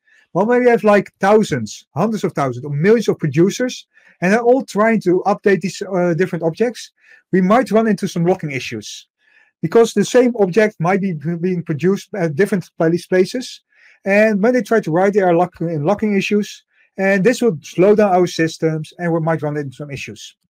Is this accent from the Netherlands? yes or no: yes; Netherlands; I come from the Netherlands. I live in Rotterdam, where I work at a company called Motion 10.